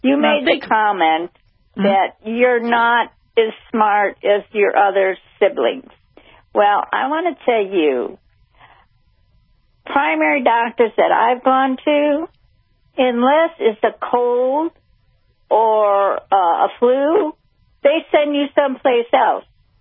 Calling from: Las Vegas, Nevada, United States; Las Vegas.

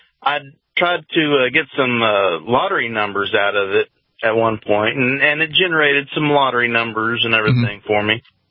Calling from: Missouri, United States; Missouri.

